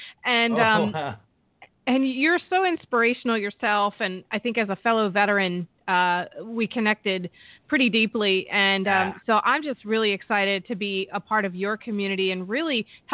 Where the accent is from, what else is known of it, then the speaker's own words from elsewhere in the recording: Delaware, United States; moved away as an adult; I grew up in Delaware, small state. I outgrew it by the age of 18